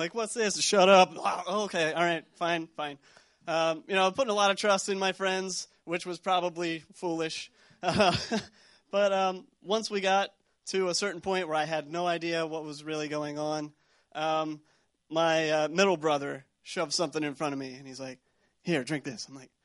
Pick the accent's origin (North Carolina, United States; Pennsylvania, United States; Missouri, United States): Pennsylvania, United States; You know, I'm actually from Pennsylvania. I went to a small state school, IUP, out in western Pennsylvania.